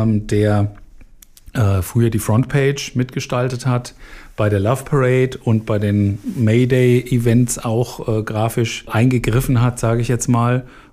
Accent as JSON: {"language": "German", "town": "Frankfurt", "region": "Hesse", "country": "Germany", "tie": "born or raised there", "said": "habe tatsächlich von Frankfurt aus, wo ich aufgewachsen bin, die Entwicklung der Szene mehr oder weniger von Anfang an mitverfolgen können."}